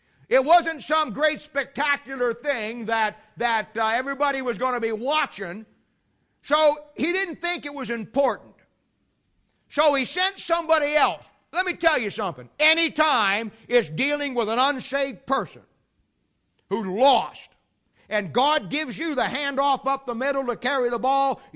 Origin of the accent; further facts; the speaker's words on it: Ohio, United States; I mean, I'm from Ohio, you know? I thought, man, I'm out west.